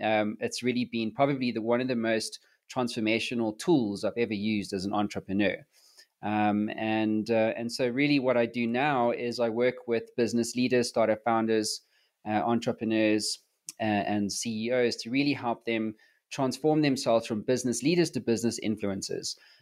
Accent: South Africa; now in United States; I'm from South Africa and obviously based in the US.

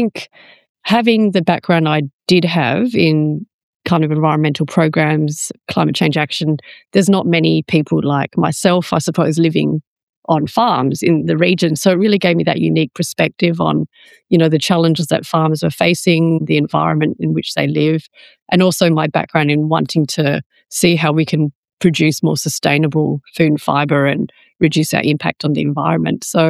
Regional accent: Perth, Western Australia, Australia; moved away as an adult; also born or lived in United Kingdom; now in Narromine, Australia; it was really a massive learning curve for me to be suddenly living on a farm after growing up in Perth and working and living in the UK with John for about 5 years. We moved in about 2011 to the farm, 2,500 hectares in Narromine.

